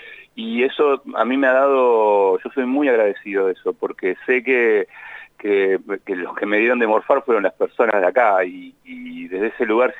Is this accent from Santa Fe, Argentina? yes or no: no; La Plata, Buenos Aires Province, Argentina; Yo soy de La Plata, yo nací acá, me crié acá y vivo acá.